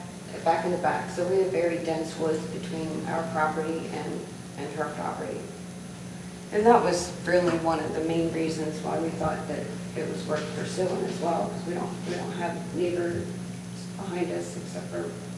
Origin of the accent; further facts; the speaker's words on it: Delaware, United States; Because he's from Newcastle County and I'm from Newcastle County